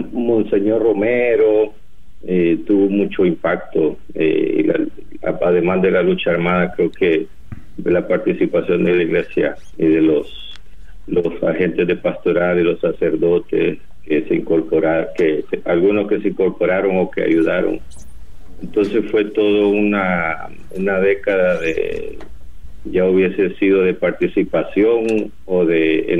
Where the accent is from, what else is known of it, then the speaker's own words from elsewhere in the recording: San Salvador, El Salvador; now in United States; yo me crié en San Salvador, entonces en la capital estábamos a veces bastante ignorantes de lo que pasaba en el interior del país